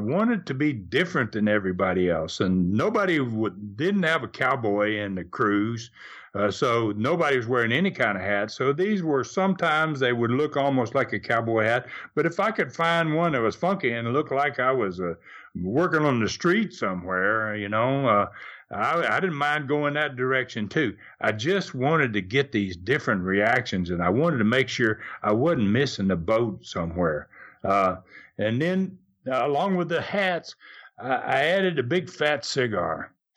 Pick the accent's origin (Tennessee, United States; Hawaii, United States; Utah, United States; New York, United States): Tennessee, United States; born there; Things like the fact I was born in Tennessee from a wrestling bloodline.